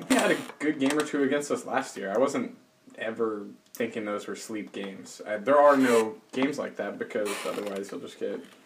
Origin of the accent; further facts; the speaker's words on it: the South, United States; Yeah, so I'm loosely familiar with her because I'm from the South.